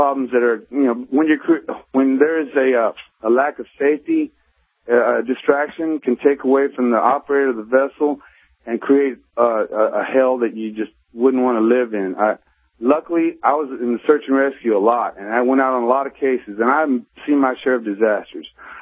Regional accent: Texas, United States; And I grew up in, I was born in Texas and grew up in North Texas.

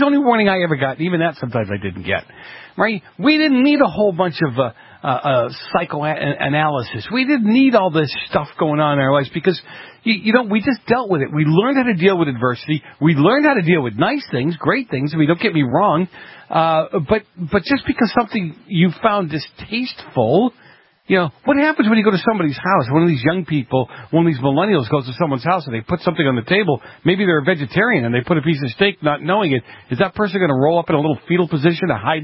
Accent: Boston, Massachusetts, United States; when I grew up in Boston. I went to high school in Milton, okay?

